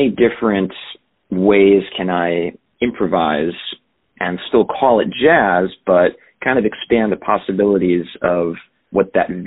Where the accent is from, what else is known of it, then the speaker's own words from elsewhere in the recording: Connecticut, United States; So I was born and raised in Southern Connecticut, where I'm still based today in New Haven County, and just a little over an hour outside the city.